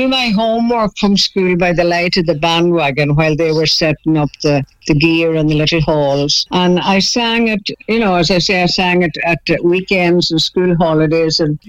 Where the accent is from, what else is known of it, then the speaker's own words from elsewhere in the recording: Ulster, Ireland; 1951, I was born in Donegal, in the hospital in Donegal town. We lived in a little fishing village called Kincastle, which is right up at the northwest coast of Ireland, right?